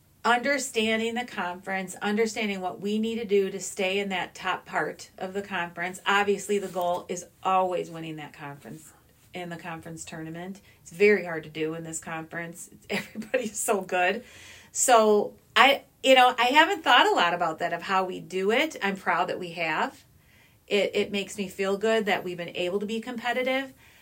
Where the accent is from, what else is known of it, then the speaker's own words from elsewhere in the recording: Racine, Wisconsin, United States; I am from Racine, so that was kind of a really exciting to me because I could be where my family was.